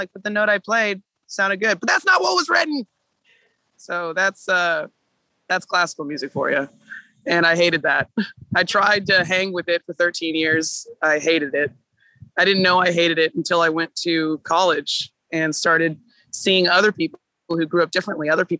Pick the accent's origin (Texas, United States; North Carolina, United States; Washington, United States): Texas, United States; Austin; I was born and raised in Austin, Texas.